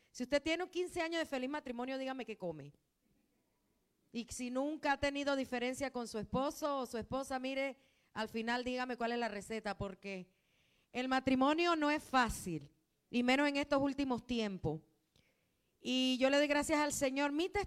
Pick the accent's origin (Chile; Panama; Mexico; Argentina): Panama; soy de Panamá.